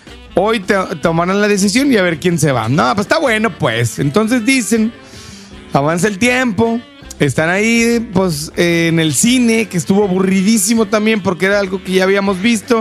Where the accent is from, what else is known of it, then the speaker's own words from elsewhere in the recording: Monterrey, Nuevo León, Mexico; Así somos los regios.